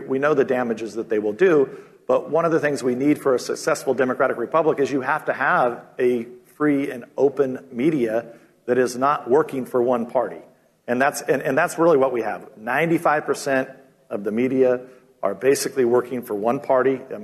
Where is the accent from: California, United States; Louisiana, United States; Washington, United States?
California, United States; So I'm from California.